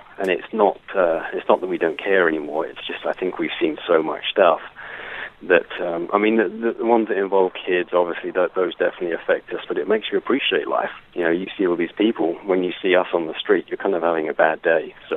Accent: Gillingham, South West England, United Kingdom; Especially growing up in North Dorset, you don't see that much stuff.

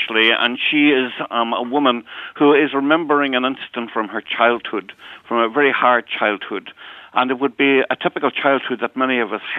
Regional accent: Ulster, Ireland; it was a reality that I grew up with in Donegal as a boy and well into my teens.

